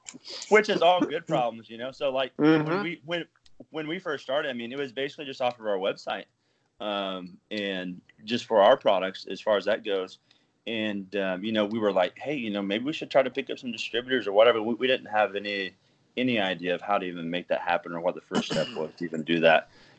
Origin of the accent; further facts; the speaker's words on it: Bixby, Oklahoma, United States; growing up in Bixby and working in a machine shop with your dad